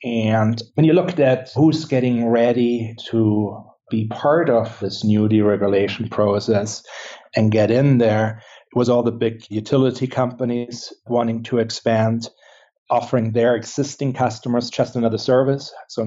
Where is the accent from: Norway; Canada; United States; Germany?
Germany; originally, I'm from Germany.